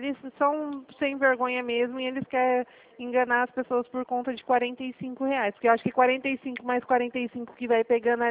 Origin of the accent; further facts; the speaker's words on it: Dracena, São Paulo, Brazil; eu sou da cidade de Dracena